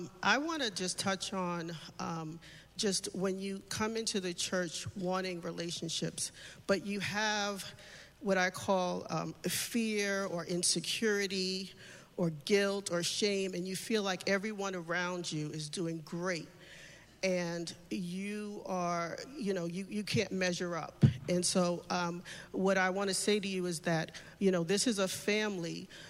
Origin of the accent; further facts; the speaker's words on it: New York, United States; And me being a New Yorker, I was just rough around the edges.